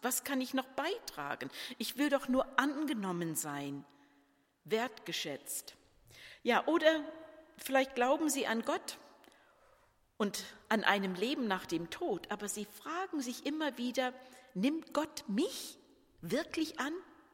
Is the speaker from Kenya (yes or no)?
no; Vancouver, British Columbia, Canada; ich bin in Vancouver aufgewachsen, da sind ganz viele Chinesen